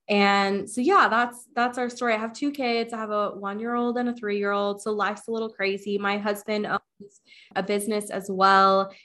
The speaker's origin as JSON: {"language": "English", "town": "Wichita", "region": "Kansas", "country": "United States", "said": "So I'm from Wichita, Kansas, and I started out as a stylist like many, many years ago"}